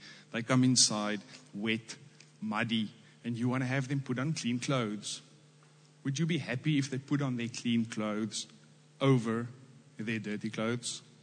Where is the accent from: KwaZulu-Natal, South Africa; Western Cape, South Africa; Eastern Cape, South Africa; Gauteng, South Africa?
Western Cape, South Africa; Cape Town; We come from Cape Town. There's lots of taxi drivers.